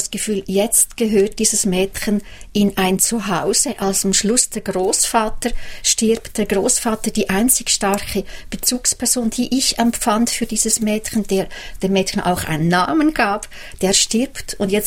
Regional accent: Lucerne, Switzerland; Ich bin in Luzern aufgewachsen, ging in Luzern in die Schule.

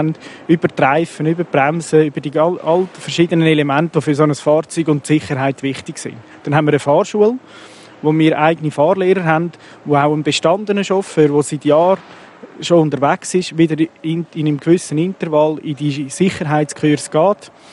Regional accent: Switzerland; da sind wir Schweizer

